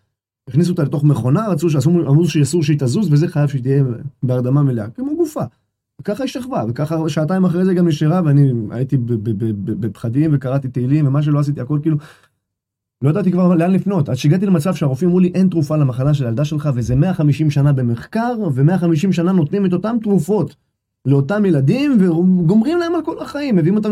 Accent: Bnei Brak, Tel Aviv District, Israel; also born or lived in Golan Heights / Beitar Illit; גדלתי בשכונה בפרדס קץ, בבני ברק, שם זה שכונה קצת בעייתית

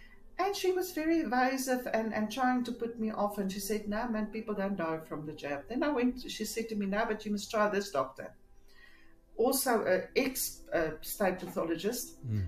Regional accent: Roodepoort, Gauteng, South Africa; I'm a lawyer from Roodepoort.

